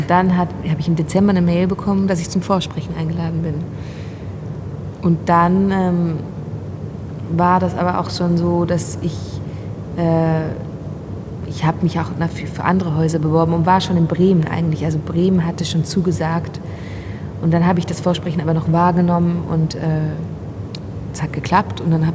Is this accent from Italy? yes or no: no; Switzerland; first language Swiss German; German is a second language; Also Deutsch ist ja nicht meine Muttersprache, ich bin Schweizerin. Also Schweizerdeutsch